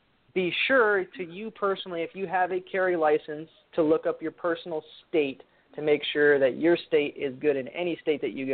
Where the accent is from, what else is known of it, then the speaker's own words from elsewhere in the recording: Alaska, United States; just because I'm from Alaska does not mean I can conceal carry in Florida without a concealed carry permit.